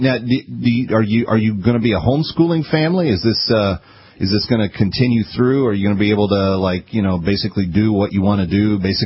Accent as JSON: {"language": "English", "region": "Southwest", "country": "United States", "tie": "born or raised there", "said": "When I grew up in the Midwest, Southwest, actually, I was always wondering, like, what the big city was like"}